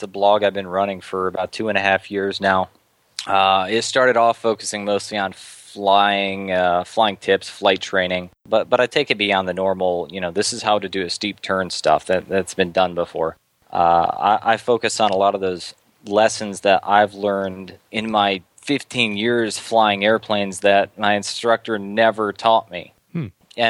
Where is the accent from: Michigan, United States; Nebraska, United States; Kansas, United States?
Michigan, United States; Detroit; You know, I grew up in Detroit, Michigan, just under the approach for 22 left or 22 right or one of the runways